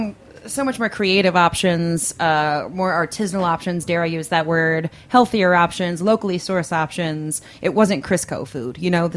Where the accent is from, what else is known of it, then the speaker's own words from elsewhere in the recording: Kentucky, United States; I'm a Southern girl myself. Mm-hmm. I'm from Kentucky